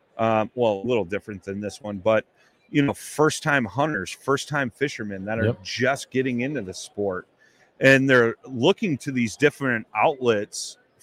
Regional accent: Chicago, Illinois, United States; I'm a blues man. I'm from Chicago.

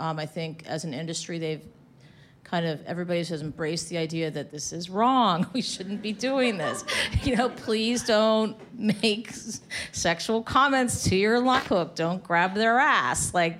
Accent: Arlington, Virginia, United States; So I come from Arlington, and in Arlington, you know, you can go anywhere and have anything.

